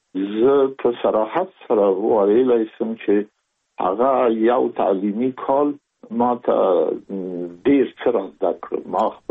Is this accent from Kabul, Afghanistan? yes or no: yes; Kabul, Afghanistan; زه زېږېدلی په کابل کې یم، د کابل په چارګي کې ګزرګاه پله ته ورڅېرمه او کلی د شکلا خان کلا، هلته زه زېږېدلی یم. خو یو درې یا څلور کاله وروسته زما کورنۍ بیا د مراد خان ته کډه شوې ده، چې هلته د پدري کلا ده.